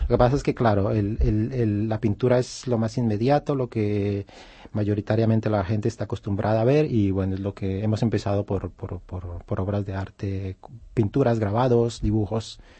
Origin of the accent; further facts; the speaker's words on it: Colombia; now in Barcelona, Spain; mi país de origen es Colombia.